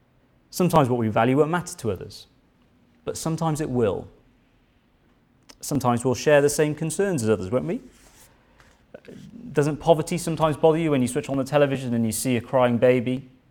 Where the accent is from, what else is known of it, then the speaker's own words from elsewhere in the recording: India; moved away; I grew up in India, but then I moved to this country, and the word hobby was used quite a lot.